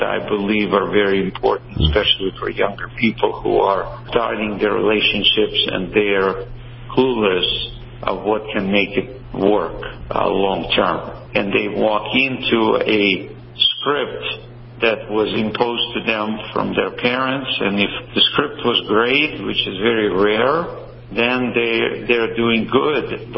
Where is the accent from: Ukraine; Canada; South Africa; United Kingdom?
Ukraine; now in United States; instead of saying … as you know, I'm originally from Russia, I'm saying … I'm originally from Ukraine.